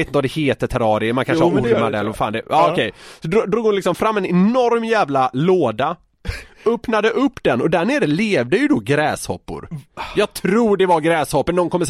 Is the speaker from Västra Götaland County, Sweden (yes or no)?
yes; Gothenburg, Västra Götaland County, Sweden; skulle jag åka ner till Göteborg en helg där jag är ifrån